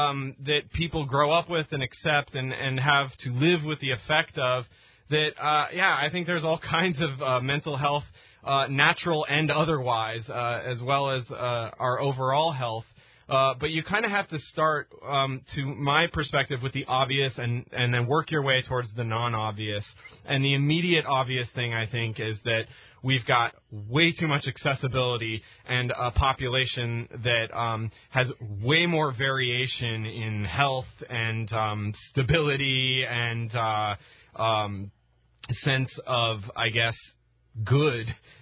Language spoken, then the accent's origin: English; Pacific Northwest, United States; I grew up in the Pacific Northwest, very close to Hanford, one of the most radioactive parts of the country.